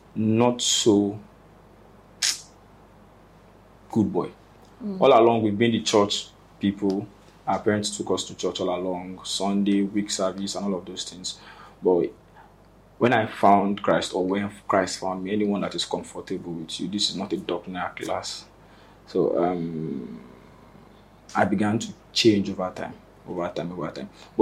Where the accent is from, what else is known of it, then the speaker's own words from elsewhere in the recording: Abeokuta, Ogun, Nigeria; I'm from Abeokuta, Ogun State. I'm from a family of six.